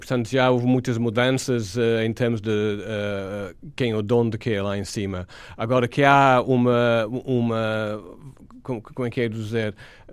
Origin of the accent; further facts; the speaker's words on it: Yorkshire and the Humber, United Kingdom; Portuguese is a second language; De Yorkshire, ao pé de Sheffield. Na minha vila, que tem 60 mil pessoas, fecharam a esquadra da polícia